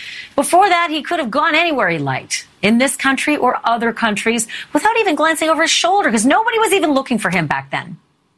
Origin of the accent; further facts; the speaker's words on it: Canada; I can tell you, being Canadian, honestly, John